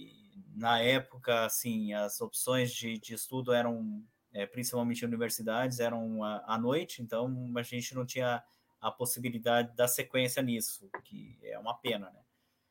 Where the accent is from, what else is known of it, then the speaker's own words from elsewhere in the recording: Marechal Cândido Rondon, Paraná, Brazil; eu sou da cidade de Marechal Cândido Rondon, que está a mais ou menos 2 horas de Foz do Iguaçu, 150 quilômetros. Eu sou nascido lá. Meus pais são gaúchos, eles vieram da cidade de Três Passos, do Rio Grande do Sul, nos anos de 1968, 69, vieram para essa região.